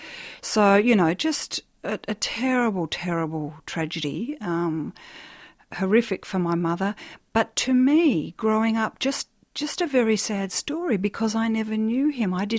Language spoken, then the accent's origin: English; Brisbane, Queensland, Australia; born there; My parents were living in Brisbane at the time. I was born in Brisbane